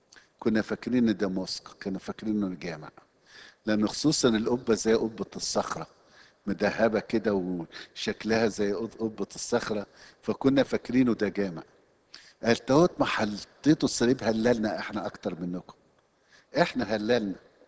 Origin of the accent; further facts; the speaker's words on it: Egypt; بيجرح مشاعر انا كمصري